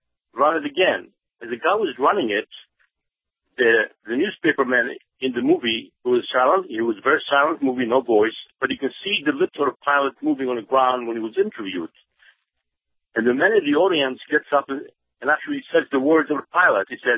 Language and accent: English; Israel; I was always interested in aircraft, and I grew up in Israel.